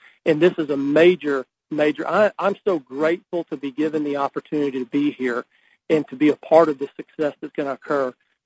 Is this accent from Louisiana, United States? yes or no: yes; Louisiana, United States; I was born and raised in Louisiana. I played college football and threw the javelin at Northwestern State in Natchitoches, Louisiana, met my wife there